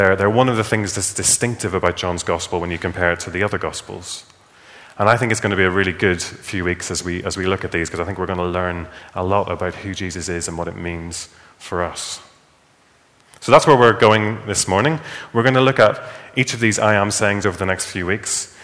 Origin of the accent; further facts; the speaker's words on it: Northern Ireland, United Kingdom; I'm a boss, I'm an employee, I'm Northern Irish. Don't forget that one.